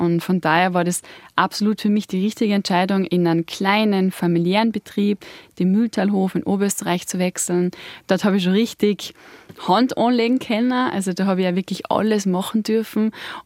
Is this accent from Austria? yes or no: no; South Tyrol, Italy; Ich muss sagen, ich als Südtirolerin hab's da schon mit den Knädel.